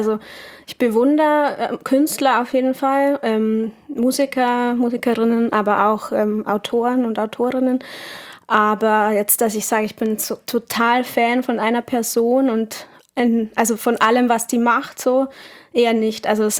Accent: Munich, Bavaria, Germany; als Münchnerin, als Mensch, der Kultur und Subkultur halt lebt

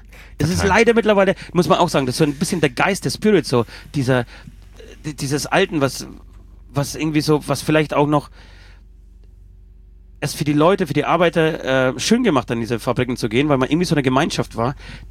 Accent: Silesian Voivodeship, Poland; ihr wisst ja, ich komme ja aus Oberschlesien

